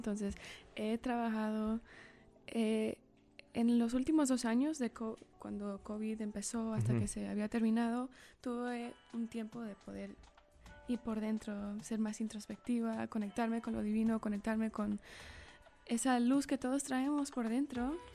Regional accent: California, United States; yo crecí en California, entonces por eso me notan tal vez un acento muy raro, inusual. Pero crecí con dos padres... bueno, mi papá es mexicano, mi mamá es cubana.

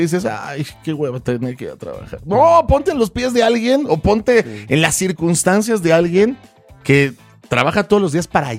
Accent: Mexico; O sea, somos escépticos, somos mexicanos

